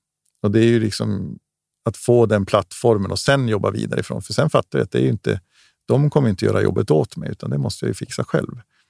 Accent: Gällivare, Norrbotten County, Sweden; Livet hemma i Gällivare, ute i skog och mark, rullstol funkar inte.

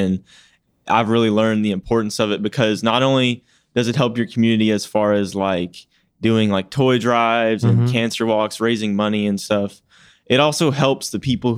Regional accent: Texas, United States; I'm from Connor High School, Texas. So that's just north of Houston.

